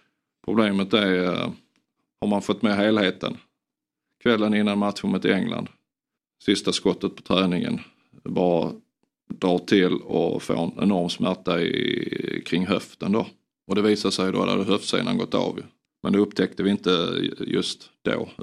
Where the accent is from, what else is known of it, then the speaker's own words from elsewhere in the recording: Sweden; Jag har uppnått något som för en svensk är möjligt liksom, det mesta.